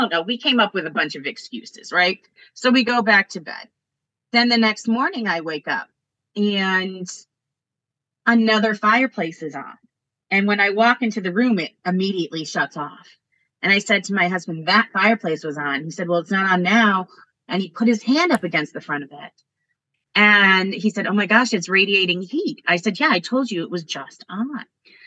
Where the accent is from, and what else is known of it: Connecticut, United States